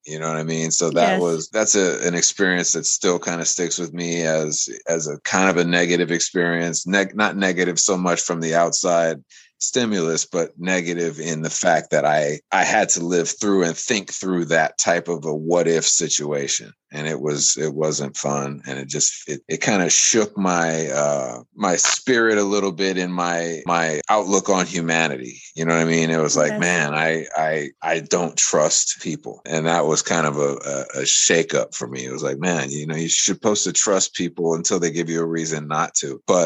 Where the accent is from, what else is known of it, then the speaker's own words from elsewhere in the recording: United States; because, you know, I come from America and we deal with discrimination